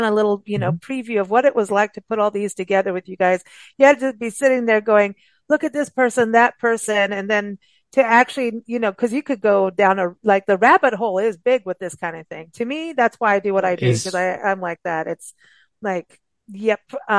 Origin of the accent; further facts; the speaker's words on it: South Africa; also born or lived in Kenya; I was raised in South Africa and Kenya